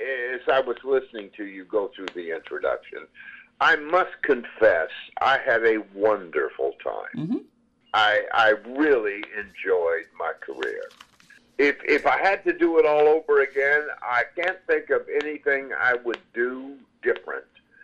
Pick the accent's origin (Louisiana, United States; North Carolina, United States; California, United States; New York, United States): Louisiana, United States; Mandeville; There was a radio station near where we grew up, and we grew up in Mandeville, Louisiana.